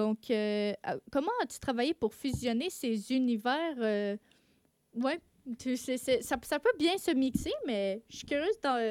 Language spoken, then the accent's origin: French; Montreal, Quebec, Canada; Bon, moi, je suis de Montréal